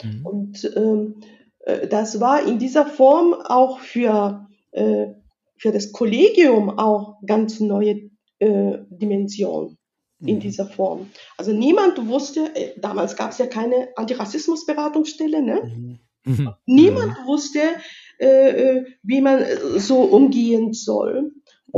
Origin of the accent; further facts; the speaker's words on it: Japan; also ich als Japanerin würde auf der deutschen Bühne Kabuki-Theater im schlechtesten Qualität darbieten